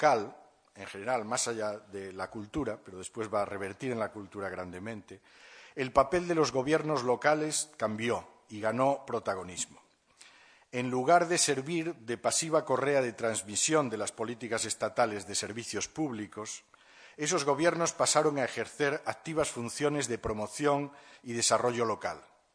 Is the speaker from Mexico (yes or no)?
no; Barcelona, Catalonia, Spain; yo vengo de Barcelona, pues es un caso ejemplar